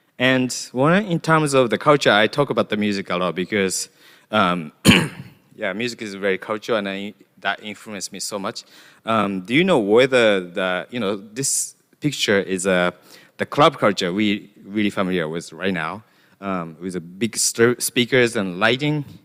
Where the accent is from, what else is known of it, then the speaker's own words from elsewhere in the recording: Japan; I'm a designer at the Ethereum Foundation, and I'm from Japan.